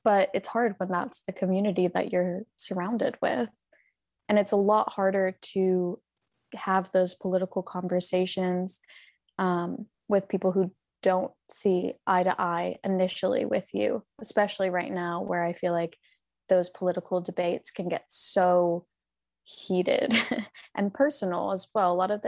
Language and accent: English; Pennsylvania, United States; I think I am American, so this statement kind of resonates with me. I think, well, I was born in Pennsylvania and grew up in Pennsylvania, which is a swing state.